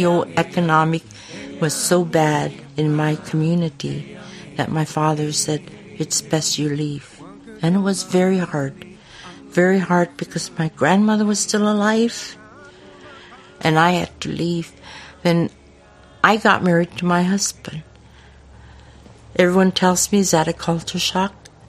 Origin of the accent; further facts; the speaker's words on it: Selawik, Alaska, United States; also born or lived in Kotzebue; I'm originally from Selawik, born in Kotzebue, raised in Selawik. My father was a reindeer herder, and we lived in a reindeer